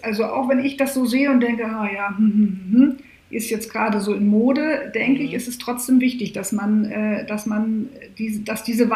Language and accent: German; Hamburg, Germany; Ich komme ja auch aus Hamburg